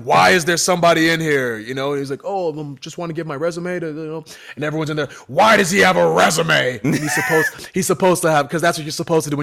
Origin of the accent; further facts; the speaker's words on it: Boston, Massachusetts, United States; Number one, because it took place in Boston, which is my hometown.